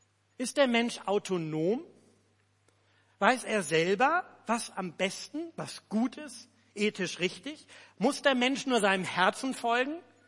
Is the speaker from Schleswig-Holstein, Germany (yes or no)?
yes; Pinneberg, Schleswig-Holstein, Germany; ich war als Kind im Gemeindehaus in Pinneberg groß geworden.